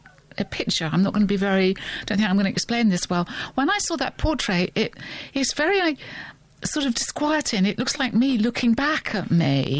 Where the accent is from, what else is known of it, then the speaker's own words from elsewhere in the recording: Crawley, South East England, United Kingdom; also born or lived in London; now in Bristol, United Kingdom; I was born in the East End of London. Parents moved out to Newtown, Crawley, when I was a toddler. I grew up there and I worked in London and then came down to Bristol initially just for a year.